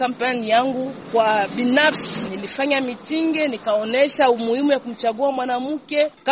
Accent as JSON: {"language": "Swahili", "town": "Fizi", "region": "South Kivu", "country": "DR Congo", "said": "Kwetu ni Fizi, nilitembea labda Fizi yote, nasema nilitembea Fizi ya maji, nilitembea Fizi ya milima, nikatembea Fizi ya barabara."}